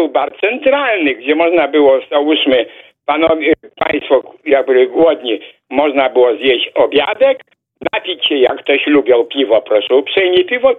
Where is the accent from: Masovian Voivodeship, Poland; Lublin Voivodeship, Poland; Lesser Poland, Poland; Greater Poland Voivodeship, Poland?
Lublin Voivodeship, Poland; Lublin; Ja jestem takim rodowitym lublinianinem. Zawsze się interesowałem historią naszego miasta